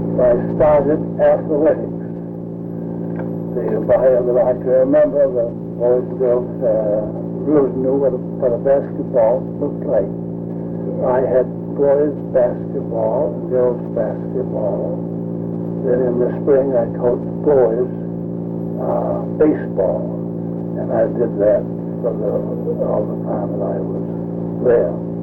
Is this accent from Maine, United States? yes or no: yes; Mount Chase, Maine, United States; I was born in Mount Chase, Maine.